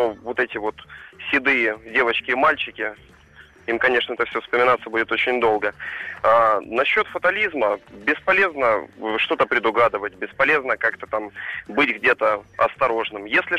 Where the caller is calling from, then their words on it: Krasnodar, Krasnodar Krai, Russia; Краснодар.